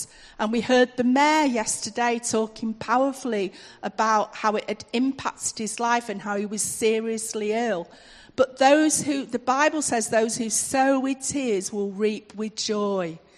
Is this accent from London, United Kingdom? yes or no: no; Manchester, North West England, United Kingdom; born there; Because I was born in Manchester. It's a big sort of industrial city. I don't really do farming.